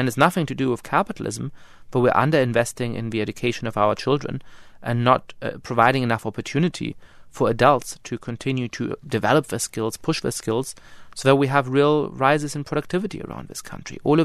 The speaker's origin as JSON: {"language": "English", "country": "Germany", "tie": "born or raised there", "said": "grew up in Germany, so I certainly have an instinctive understanding of what it means when nationalism goes wrong."}